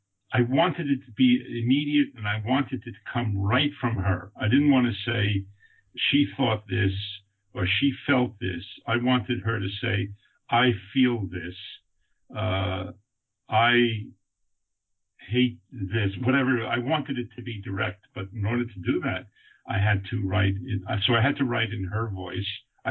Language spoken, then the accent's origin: English; Hollywood, California, United States; I'm from Hollywood